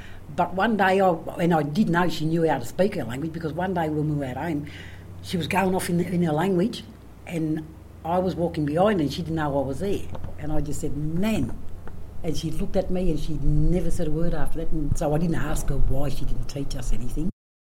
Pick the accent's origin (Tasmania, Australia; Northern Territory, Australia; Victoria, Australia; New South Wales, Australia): New South Wales, Australia; Walgett; I'm from Walgett, born and bred in Walgett. I went to school in Walgett, lived on Nemai Reserve, and then I moved to town with my nan.